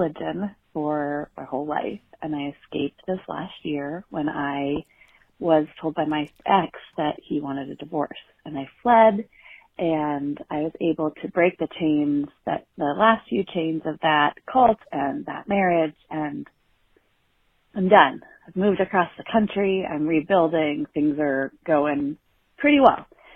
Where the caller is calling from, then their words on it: San Francisco, California, United States; calling from San Francisco.